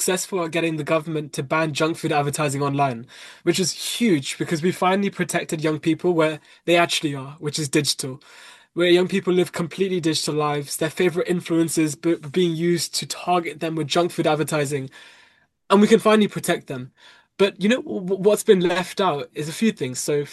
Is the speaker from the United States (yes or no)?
no; Leicester, East Midlands, United Kingdom; I'm from Leicester